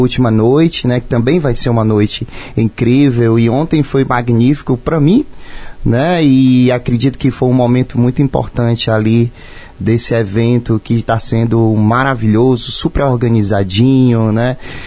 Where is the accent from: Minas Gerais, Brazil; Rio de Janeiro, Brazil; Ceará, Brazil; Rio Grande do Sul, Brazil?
Ceará, Brazil; now in Maringá, Brazil; e a primeira vez aqui na região do Paraná, em Maringá especificamente. Né, eu que venho lá do Ceará, estou se acostumando aqui com o sol frio de vocês, né?